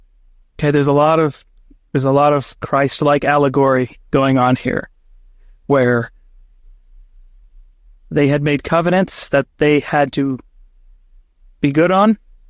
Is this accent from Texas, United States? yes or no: yes; Texas, United States; We're Texan. What can we do?